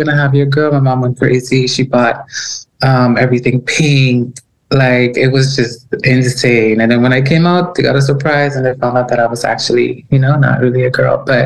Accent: Dominican Republic; also born or lived in Curacao; You know how it is. And I was in a household of Catholic with my mom. She's Dominican, so I'm Dominican. My dad is from Curacao.

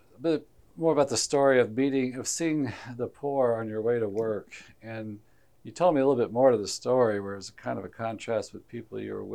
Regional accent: Alabama, United States; because, you know, I grew up in North Alabama, and so I just felt like Catholicism was just another denomination.

